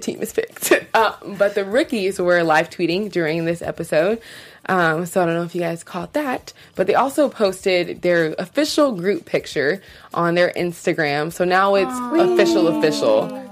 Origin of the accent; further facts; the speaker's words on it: Washington, United States; I'm like 30 minutes from Seattle